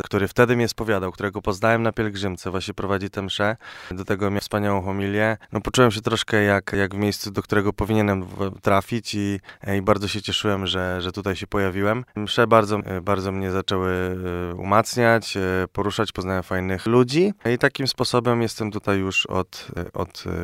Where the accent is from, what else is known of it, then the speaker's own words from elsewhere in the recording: Pabianice, Łódź Voivodeship, Poland; A jestem z Pabianic, natomiast chodzę na pielgrzymki z Kaliszem